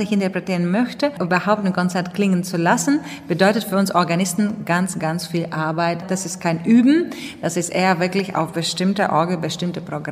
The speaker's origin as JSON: {"language": "German", "town": "Rēzekne", "region": "Latgale", "country": "Latvia", "tie": "born or raised there", "second_language": "German", "said": "In meinem Heimatort Rēzekne"}